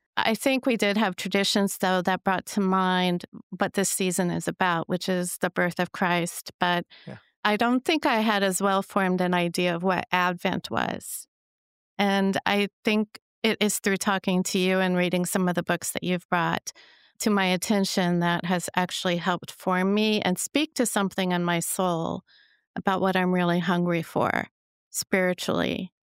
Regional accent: Texas, United States; I grew up in Texas near Dallas.

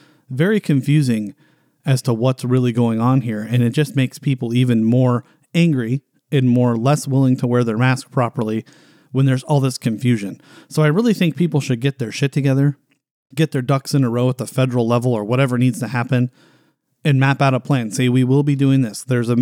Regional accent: United States; But I still feel, as an American, that we deserve the choice as to whether we want to follow those guidelines in public or not.

